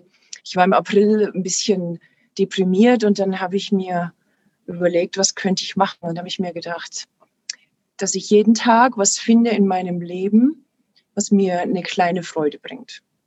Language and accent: German; Passau, Bavaria, Germany; Ich komme ursprünglich aus Passau.